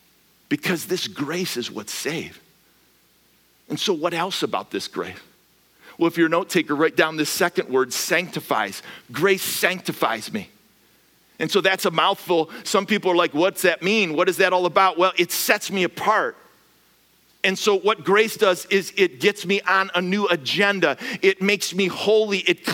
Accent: Midwest, United States; I think I learned it from my dad growing up in the Midwest

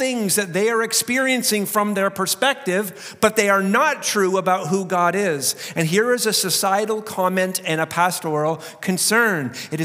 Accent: Canada; As a Canadian, I feel that.

